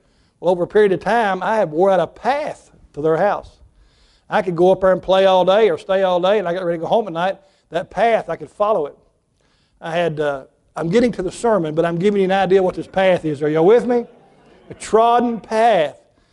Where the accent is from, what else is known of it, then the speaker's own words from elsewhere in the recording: the South, United States; I know that because I was raised in the South and the things that I think